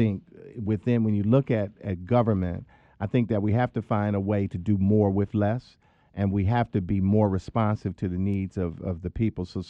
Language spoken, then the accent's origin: English; Cleveland, Ohio, United States; You know, I'm from Cleveland, grew up in Cleveland, grew up in Glenville, empowered in Glenville.